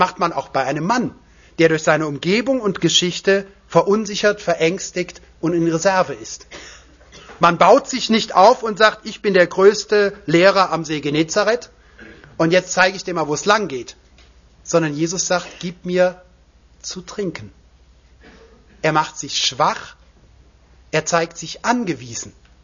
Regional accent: Rhineland, Germany; ich komme aus dem Rheinland, da gibt es zwei Burgen, die heißen Katz und Maus.

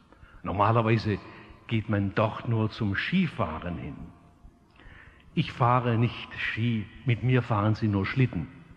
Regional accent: Stuttgart, Baden-Württemberg, Germany; Ich sagte, ich komme aus Stuttgart.

